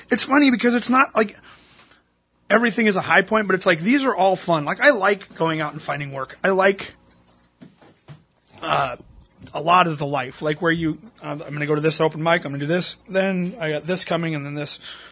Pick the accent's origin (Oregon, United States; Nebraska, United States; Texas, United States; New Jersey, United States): Oregon, United States; I'm from Oregon.